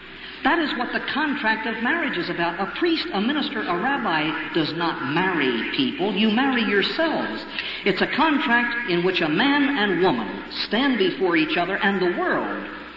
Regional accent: Maryland, United States; In my home state of Maryland, we have 23 counties.

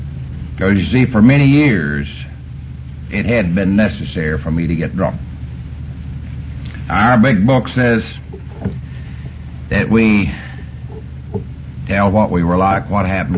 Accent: Abernathy, Texas, United States; I was raised out here in West Texas in a little town called Abernathy. 11 children.

